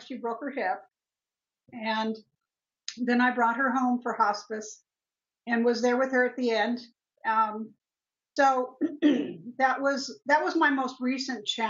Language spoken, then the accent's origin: English; California, United States; Southern California. I was born here.